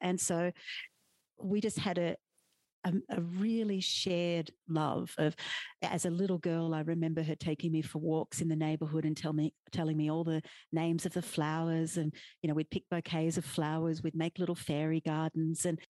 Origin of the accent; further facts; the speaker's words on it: Australia; now in Las Vegas, United States; I'm originally from Australia, now living in Las Vegas, New Mexico.